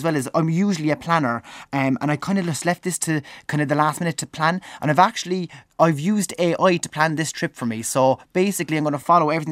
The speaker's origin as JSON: {"language": "English", "country": "Ireland", "tie": "born or raised there", "said": "I think growing up in Ireland, we always had this thing about America."}